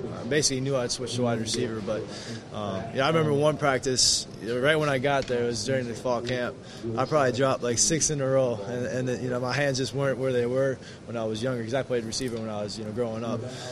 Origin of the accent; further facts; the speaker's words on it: Wisconsin, United States; I've been a fan ever since I growing up as a little kid growing up in Wisconsin.